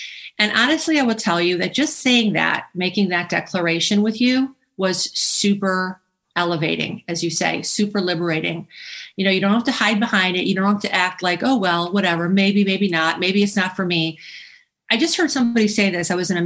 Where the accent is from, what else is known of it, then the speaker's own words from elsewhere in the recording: Chicago, Illinois, United States; And she hails from my hometown of Chicago.